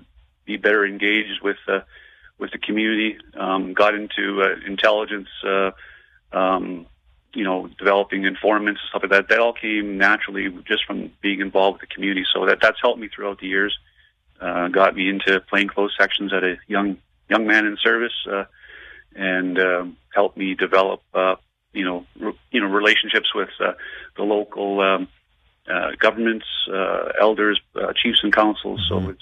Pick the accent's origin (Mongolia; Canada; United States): Canada; Saskatchewan; I'm from the Kauzes First Nation, which is in the southern part of Treaty 4